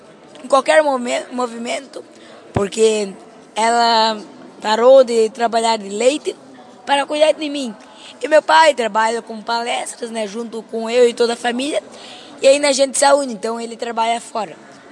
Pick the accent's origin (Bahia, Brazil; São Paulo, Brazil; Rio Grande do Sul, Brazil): Rio Grande do Sul, Brazil; born there; eu não moro em Joinville, eu moro em Tiradentes do Sul. Minha irmã mais velha nasceu em Joinville. Eu não, eu nasci no Rio Grande do Sul, agora estamos morando no Rio Grande do Sul.